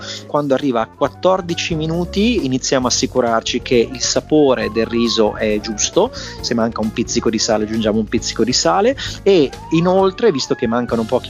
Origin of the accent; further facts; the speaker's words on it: Milan, Lombardy, Italy; da bravo polentone, da milanese